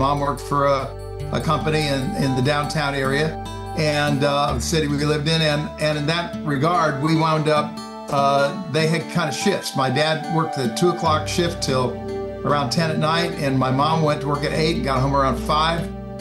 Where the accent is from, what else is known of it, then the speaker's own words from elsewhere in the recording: Iowa, United States; Yeah, well, growing up in Iowa is its own history compared to the other places people grow up.